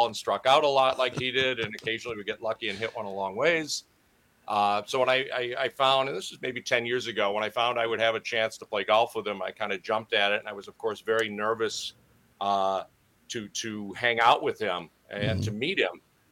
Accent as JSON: {"language": "English", "region": "Wisconsin", "country": "United States", "tie": "born or raised there"}